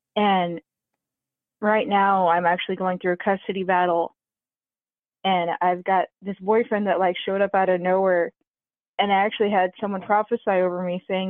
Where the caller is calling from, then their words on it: Ohio, United States; I'm calling from Ohio.